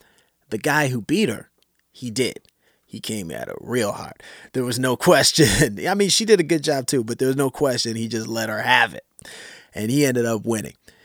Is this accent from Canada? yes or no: yes; Canada; especially being a Canadian MC, it always feels good to get love from when you're in the States